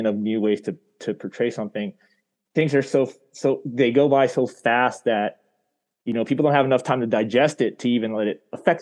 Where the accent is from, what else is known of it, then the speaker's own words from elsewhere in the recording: San Francisco, California, United States; now in Los Angeles, United States; I grew up in the Bay Area, up around the San Francisco area. I was up there for pretty much 22 years, and then I moved down to Los Angeles to that area, and I've been living there ever since.